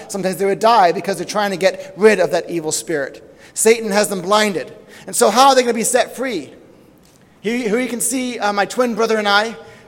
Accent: Papua New Guinea; also born or lived in Australia; I'm actually British, so I'm mixed up. I'm from England. I was born in Australia. I grew up in Papua New Guinea, so by citizenship I'm British. By birth I'm Australian. By culture I'm New Guinean.

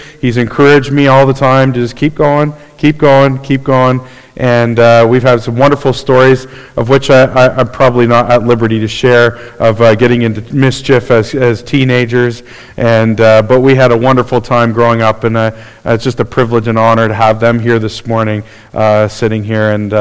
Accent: Port Hope, Ontario, Canada; I grew up in Port Hope, so if anybody doesn't like Port Hope, I'm sorry about that, but it's just down the road.

